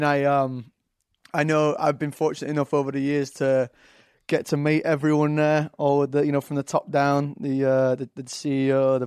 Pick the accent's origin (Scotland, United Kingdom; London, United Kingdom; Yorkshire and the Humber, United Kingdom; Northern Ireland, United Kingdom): Yorkshire and the Humber, United Kingdom; Leeds; accent: Yorkshire; Yeah, I mean, I've got a Yorkshire accent, Leeds, up in the north. A lot of Americans think I'm Scottish or Irish. I get that a lot.